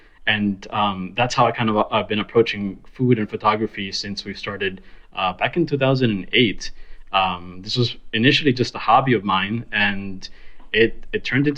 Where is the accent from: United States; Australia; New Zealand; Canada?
United States; Miami, Florida; We're originally from Miami, and I graduated like in 2006. Worked for a couple of years as a project manager at a design firm in Miami